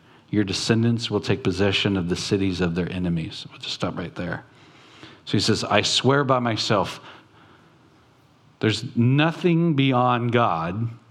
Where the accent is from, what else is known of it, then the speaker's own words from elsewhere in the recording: Long Beach, California, United States; I know some of you are farmers or whatever, but I'm from Long Beach.